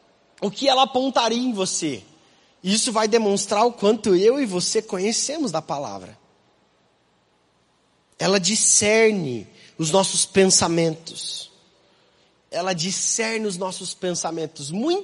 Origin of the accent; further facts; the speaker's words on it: Mato Grosso do Sul, Brazil; eu lembro lá do interior do Mato Grosso do Sul, de onde eu vim